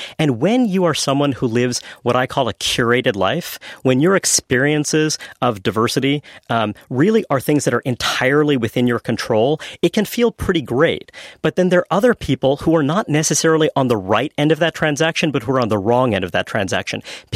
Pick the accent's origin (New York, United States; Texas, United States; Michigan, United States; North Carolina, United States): New York, United States; Brooklyn; I'm from Brooklyn, New York. It's a place where we have lots of flourishing immigrant communities, and it's terrific.